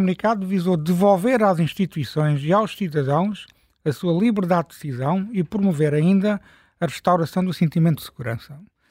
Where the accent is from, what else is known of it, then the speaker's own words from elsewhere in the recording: Faro, Portugal; eu não sou lisboeta, sou algarvio